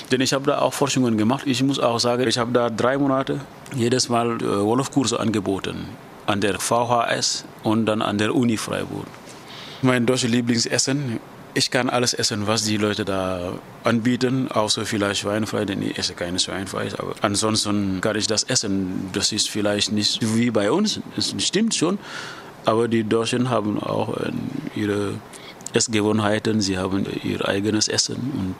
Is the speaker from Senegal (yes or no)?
yes; Djouin, Fatick, Senegal; German is a second language; now in Dakar, Senegal; Ich komme aus dem Senegal. Ich bin Deutschlehrer am Gymnasium Galando Diouf in Dakar. Ich bin 1968 in Djouin geboren. Das ist ein Dorf in der Region Fatick.